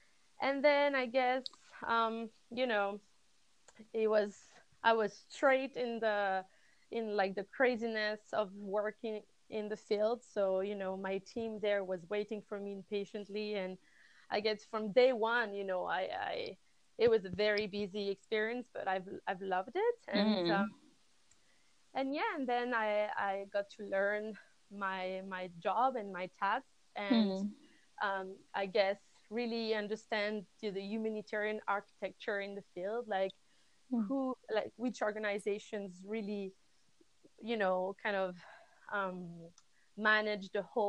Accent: Paris, Île-de-France, France; currently I'm in Paris, my hometown, because I'm waiting to go on my next mission.

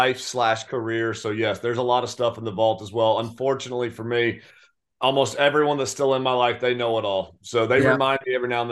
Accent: St. Augustine, Florida, United States; now in Ponte Vedra, United States; I was born and raised here in North Florida. I'm in Ponte Vedra now, but just down the road at St. Augustine.

